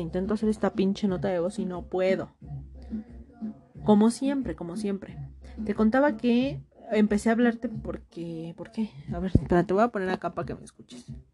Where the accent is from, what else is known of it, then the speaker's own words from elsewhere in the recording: Mexico; Y obviamente yo soy mexicana.